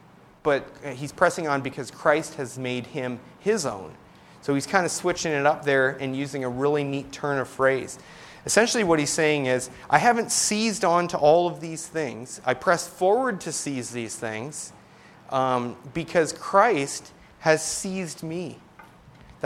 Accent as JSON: {"language": "English", "country": "Canada", "accent": "Canadian", "said": "Probably one of the reasons I don't say sorry a lot is because I know you guys will mock my Canadian accent."}